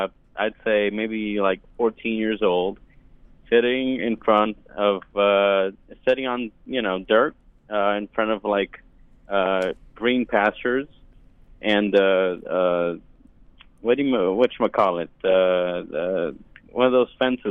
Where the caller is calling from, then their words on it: Brazil; Yes. I'm calling from Brazil